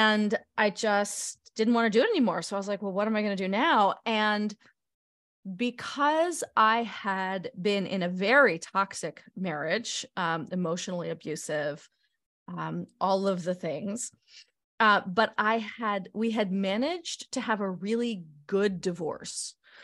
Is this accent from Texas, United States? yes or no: no; New York, United States; now in Los Angeles, United States; I grew up in New York. I worked a lot in theater.